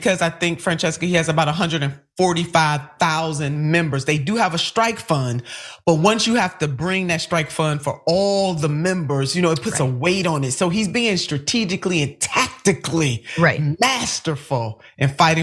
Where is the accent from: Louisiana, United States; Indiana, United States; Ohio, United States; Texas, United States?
Ohio, United States; local 573 in my home state of Ohio